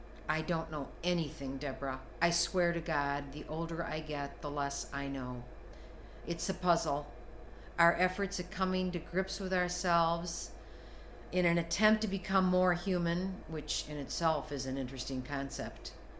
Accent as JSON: {"language": "English", "town": "Chicago", "region": "Illinois", "country": "United States", "tie": "born or raised there", "lives_now": "Evanston, United States", "said": "I grew up in Chicago, on the west side, actually on the border in Oak Park, the Oak Park side of the border."}